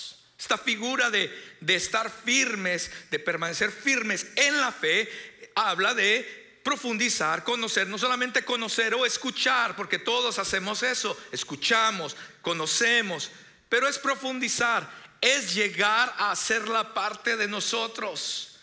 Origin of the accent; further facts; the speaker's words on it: California, United States; Nosotros venimos, mi esposa y yo venimos de California